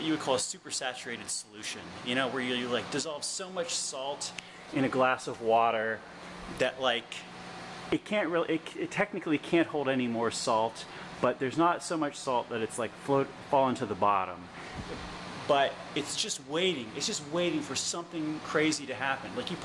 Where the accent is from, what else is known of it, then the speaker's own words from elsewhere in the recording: Worcester, Massachusetts, United States; This is before there was a Worcester Veg Fest, and you would say, oh, I'm from Worcester.